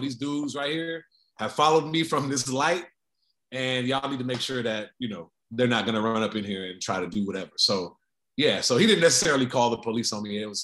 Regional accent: Sacramento, California, United States; And growing up in Sacramento where I grew up, in high school that I went to, that was not immune from any of those things.

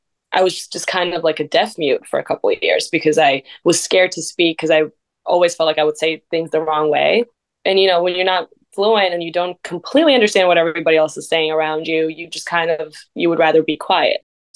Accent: New York, United States; And I'm such a New Yorker in every other way in my life and how I am.

